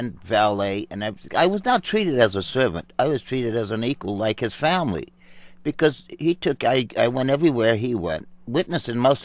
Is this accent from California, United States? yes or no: no; New Orleans, Louisiana, United States; born there; I was born in New Orleans, and when I came out of the Navy, I started working for a law firm.